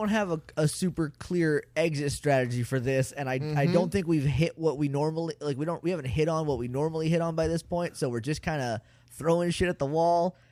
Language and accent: English; Rindge, New Hampshire, United States; I'm from Ringe, New Hampshire.